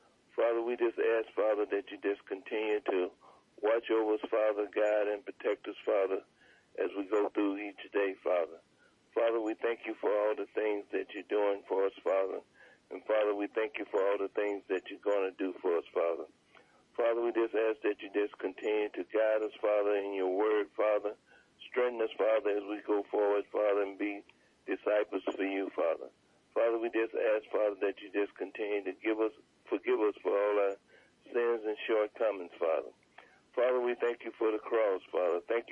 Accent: Highland, California, United States; I'm from Highland, California.

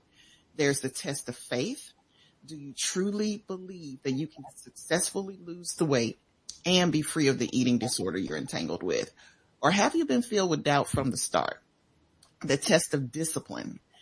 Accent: West Memphis, Arkansas, United States; I grew up in West Memphis.

